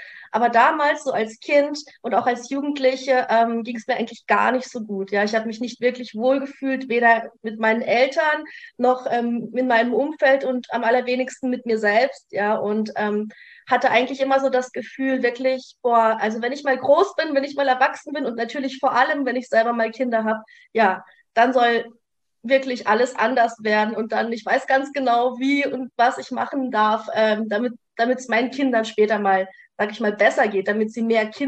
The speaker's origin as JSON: {"language": "German", "town": "Gottenheim", "region": "Baden-Württemberg", "country": "Germany", "tie": "born or raised there", "also_born_or_lived": "Ukraine / Russia", "said": "ich bin 37 Jahre alt. Und ich komme aus dem Örtchen Gottenheim bei Freiburg im schönen Südbaden in Deutschland. Ursprünglich gebürtig komme ich allerdings aus Russland, beziehungsweise bin in der Ukraine geboren, bin mit 6 Jahren nach Deutschland ausgewandert."}